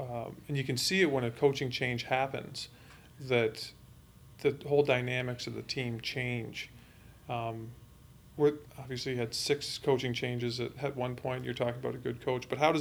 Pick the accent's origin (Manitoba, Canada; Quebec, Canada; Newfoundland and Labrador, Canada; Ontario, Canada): Ontario, Canada; I just have to ask this because I'm from Ontario.